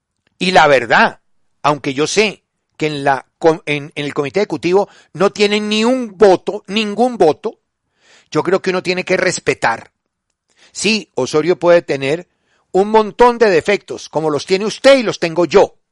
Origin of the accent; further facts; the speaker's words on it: Colombia; Por eso ellos son alemanes y nosotros somos colombianos.